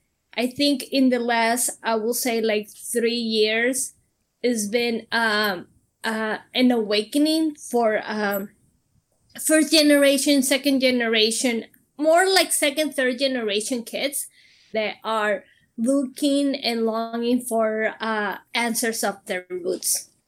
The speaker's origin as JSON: {"language": "English", "town": "Tepic", "region": "Nayarit", "country": "Mexico", "moved": "yes", "lives_now": "United States", "said": "I'm an immigrant from Mexico, originally from Tepic, Nayarit. I'm the only one in my family that immigrated to the States. Everybody's still in Mexico."}